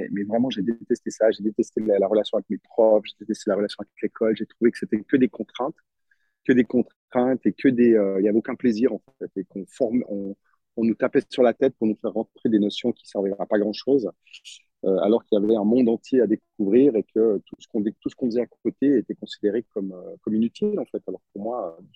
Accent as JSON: {"language": "French", "town": "Montreux", "region": "Vaud", "country": "Switzerland", "tie": "born or raised there", "said": "j'ai grandi en Suisse, dans une petite ville de Montreux, une petite ville de 20 000 habitants. Donc, c'était une ville, en plus, un grand village, on va dire, où je connais un peu tout le monde."}